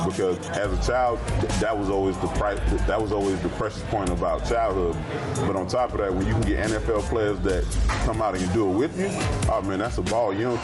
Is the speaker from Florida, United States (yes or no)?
yes; Miami, Florida, United States; It was great growing up in Miami. Had a lot of different experiences. Had the city life.